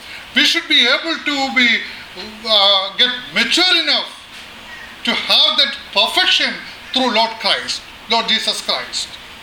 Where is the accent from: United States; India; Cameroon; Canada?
India; I am from India, I born and brought up in India